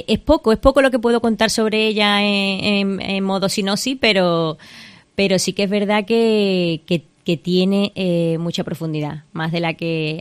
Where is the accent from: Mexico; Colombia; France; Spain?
Spain; Cádiz, Andalusia; Bueno, pues yo creo que soy gaditana, muy, muy gaditana.